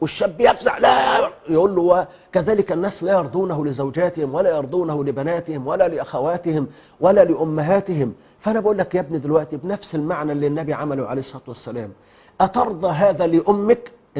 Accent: Egypt; الحمد لله احنا انعم الله عز وجل علينا في بلدنا مصر،

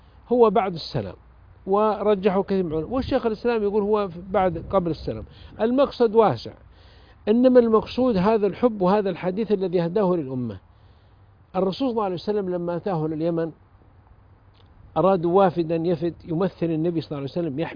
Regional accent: Taiz, Taiz Governorate, Yemen; أنا زرت مسجده في تعز في جامع الجند هذا في مدينتي هذا

